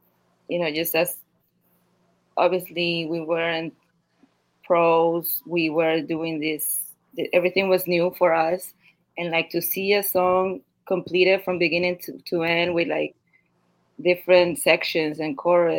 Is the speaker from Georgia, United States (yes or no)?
no; Queens, New York, United States; I'm from Queens, and growing up, I listened to whatever my older brother listened